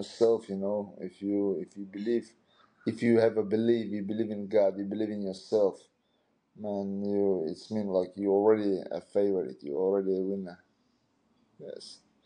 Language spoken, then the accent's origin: English; Dagestan, Russia; English is a second language; We grew up together back in Dagestan as well, and we all stayed together as well in Thailand in one apartment.